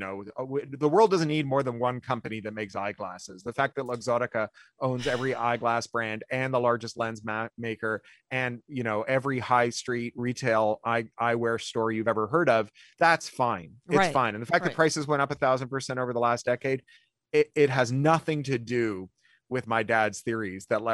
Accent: Ontario, Canada; You know, I grew up in Ontario.

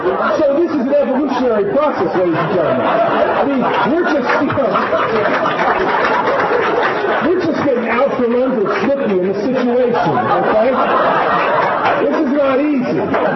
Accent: New Jersey, United States; I'm from Jersey, man.

